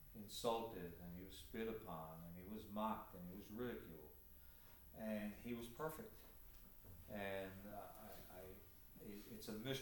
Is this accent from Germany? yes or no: no; Canada; now in United States; there were five Canadians. I'm the last Canadian now. Well, I'm American, so I'm getting confused here, but you know what I mean.